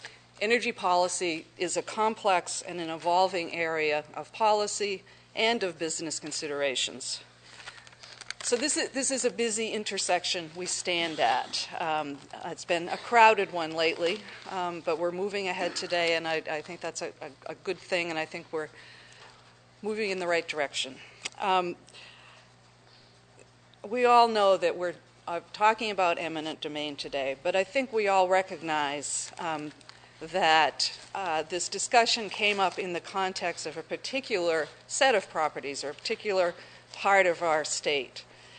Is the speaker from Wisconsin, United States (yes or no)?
no; New Hampshire, United States; I come from the Seacoast area.